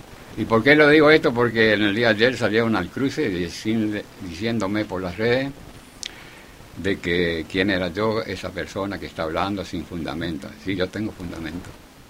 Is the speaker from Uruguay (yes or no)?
no; Argentina; como argentino estoy en este lugar hablando y expresando mi sentimiento.